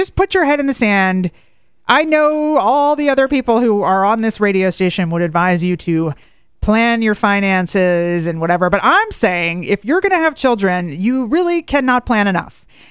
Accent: Philadelphia, Pennsylvania, United States; then my hometown of Philly, self-plug

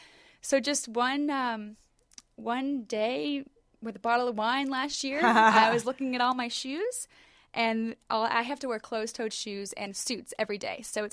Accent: Maine, United States; now in Atlanta, United States; Well, first, I grew up in Maine. I'm a very sheltered young child in Maine

